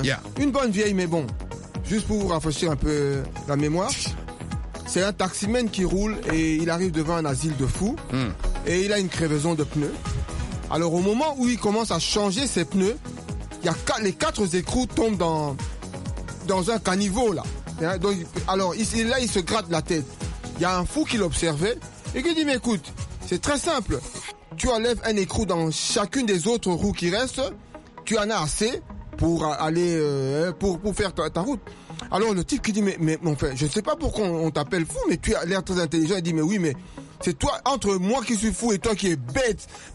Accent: Belgium; born there; Je suis né en Belgique.

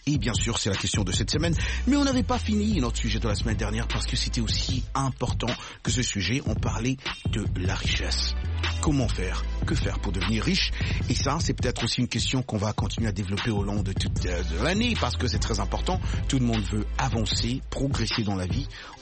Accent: Kinshasa, DR Congo; moi, quand j'ai grandi à Kinshasa, je connaissais chez nous, là

